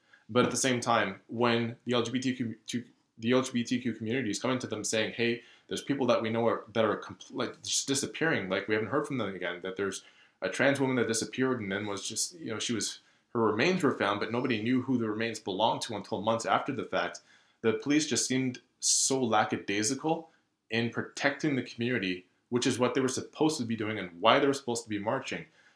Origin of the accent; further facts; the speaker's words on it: Toronto, Ontario, Canada; I know what it's like growing up in a community like, you know, where I grew up in Rexdale